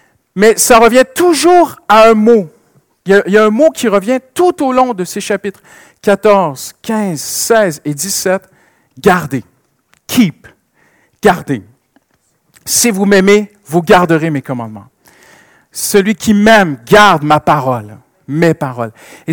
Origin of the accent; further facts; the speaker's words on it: Canada; Il y a de nombreuses années, j'étais au Canada. Hein, je suis Canadien, si vous ne l'avez pas remarqué encore, j'ai un petit accent.